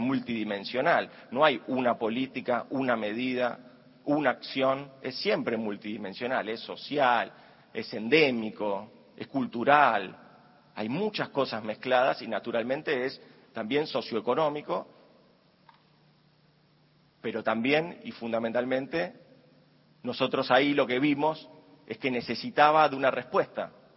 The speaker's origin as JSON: {"language": "Spanish", "country": "Argentina", "said": "como argentinos y argentinas"}